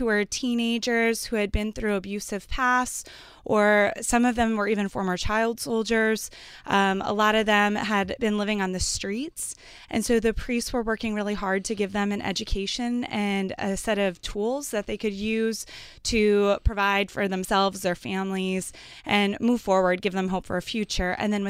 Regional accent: Denton, Texas, United States; Well, I was born and raised in North Texas, of all places. And so I hadn't really seen much of the world. Denton, Texas.

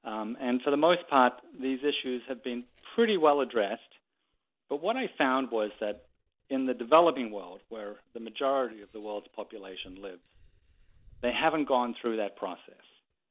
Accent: Australia; now in United States; So here in the U.S. and in my home country of Australia

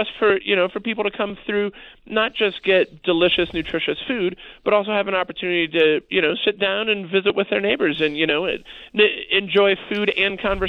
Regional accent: Pennsylvania, United States; I can't claim to do it in true New Yorker style, although I grew up in Pennsylvania.

